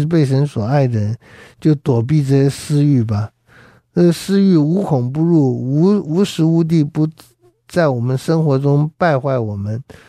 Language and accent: Chinese; China; 这里说贪财是万恶之根，我们中国人说万恶淫为首啊